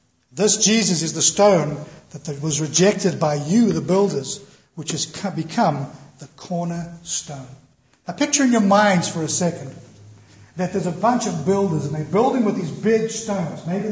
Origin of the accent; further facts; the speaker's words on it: Roodepoort, Gauteng, South Africa; from Florida Hills in Rudderburg in South Africa. That's where I'm from.